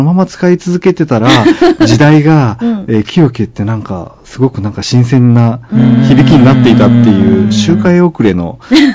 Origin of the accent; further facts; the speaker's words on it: Hamamatsu, Shizuoka, Japan; 私は1971年3月生まれの、ずっと生まれも育ちも浜松ですよね